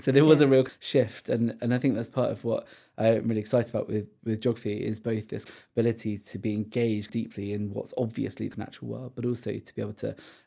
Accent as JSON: {"language": "English", "town": "Guildford", "region": "South East England", "country": "United Kingdom", "tie": "born or raised there", "said": "So I grew up in Guildford, so just southwest of London"}